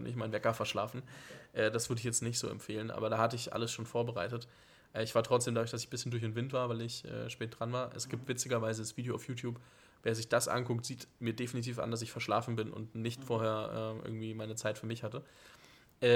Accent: Fürth, Bavaria, Germany; wir kommen beide aus Fürth und die Ecke dort

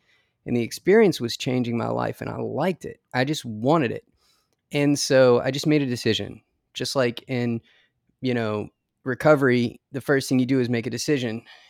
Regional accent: Louisiana, United States; I'm a guy growing up in Louisiana.

